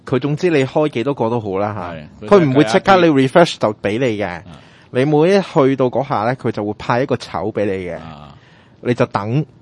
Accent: Hong Kong; 係啊，我哋香港人口密度係高得。

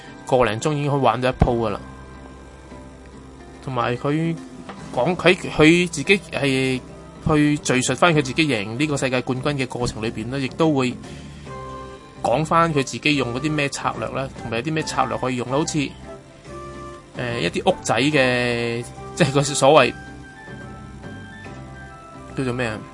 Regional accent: Hong Kong; 我只不过衷心地希望我们香港人能少一点势利浮夸

